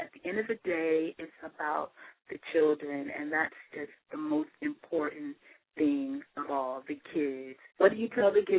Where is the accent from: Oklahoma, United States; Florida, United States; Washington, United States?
Florida, United States; Now, I'm from Dade County, and I don't know what that means.